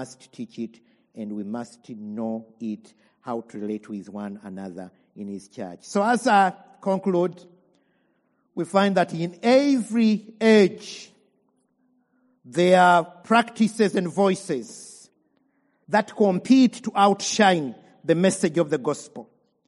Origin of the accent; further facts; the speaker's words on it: Uganda; I come from Uganda